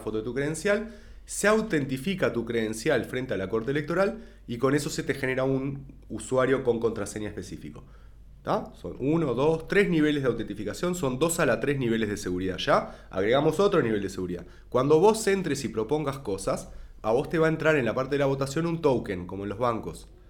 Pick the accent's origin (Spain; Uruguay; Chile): Uruguay; a un diagnóstico de qué tenemos que hacer como uruguayos